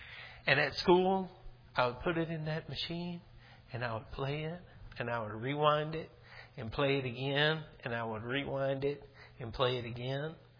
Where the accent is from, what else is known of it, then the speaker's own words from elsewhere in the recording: St. Augustine, Texas, United States; I can't be in DeRidder, Louisiana, and in my hometown of St. Augustine, Texas, and in Kenya